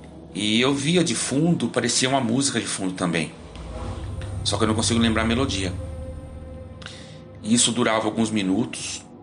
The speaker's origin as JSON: {"language": "Portuguese", "town": "Várzea Paulista", "region": "São Paulo", "country": "Brazil", "said": "tenho 48 anos, sou de Várzea Paulista, interior de São Paulo."}